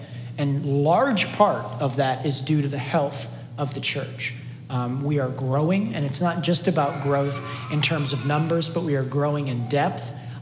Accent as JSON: {"language": "English", "town": "Cleveland", "region": "Ohio", "country": "United States", "tie": "born or raised there", "said": "And even though she grew up in Nashville and I grew up in Cleveland"}